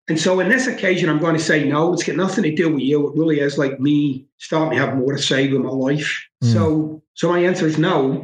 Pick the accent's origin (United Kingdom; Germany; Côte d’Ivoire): United Kingdom; Glasgow, Scotland; So I was raised on the mean streets of Glasgow, right? I'm Scottish, so, and I'm from the east end of Glasgow. That's like, it's like the not good side of Glasgow.